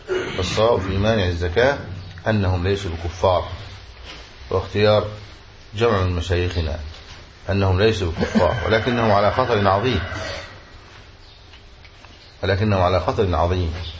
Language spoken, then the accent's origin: Arabic; Egypt; هو فكر جماعة يقال لها عندنا في مصر التوقف والتبين